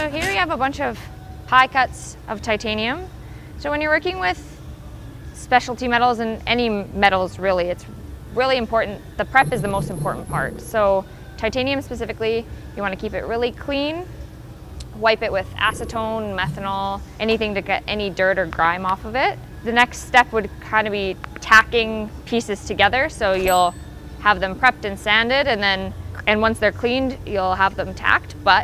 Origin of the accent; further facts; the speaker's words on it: Calgary, Alberta, Canada; I'm a welder from Calgary, Alberta, Canada.